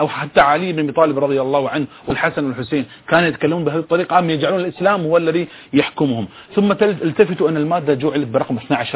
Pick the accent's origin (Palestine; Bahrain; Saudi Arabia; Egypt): Bahrain; من حقي أنا كمواطن بحريني أن أعلق كما هو علق على الأحداث في البحرين